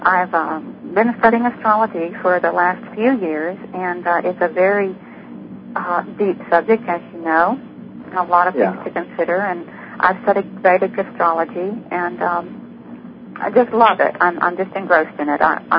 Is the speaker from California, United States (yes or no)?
no; Florida, United States; Oh, happy to do so. I am from Florida.